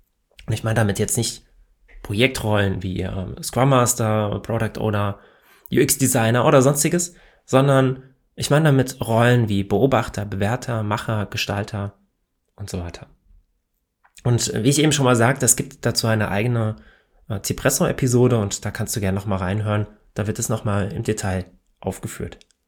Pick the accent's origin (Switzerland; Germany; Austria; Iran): Germany; Hesse; ich komme aus Hessen. Und ja, wir haben hier manchmal eine etwas andere Sprachkultur und ich versuche ja normalerweise nicht im Dialekt zu reden